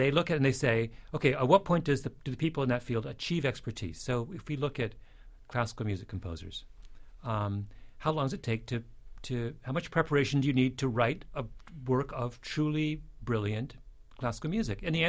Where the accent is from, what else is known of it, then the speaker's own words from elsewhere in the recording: Canada; You know, understand I'm a Canadian.